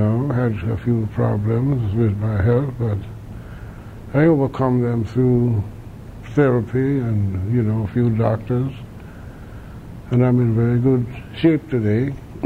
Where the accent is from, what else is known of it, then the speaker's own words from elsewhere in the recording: Bronx, New York, United States; born there; now in Bridgeport, United States; I've even saw my former resident where I was born on Brook Avenue in the Bronx just a few days ago, and it's all changed.